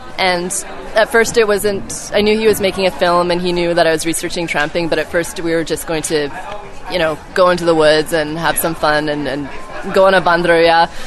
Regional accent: Canada; So I'm glad it kind of comes out in the film that I'm Canadian

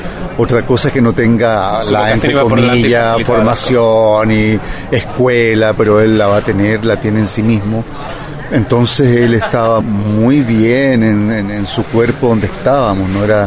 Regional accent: Venezuela; accent: Venezuelan; Tuve que trabajar con un coach, mi acento venezolano.

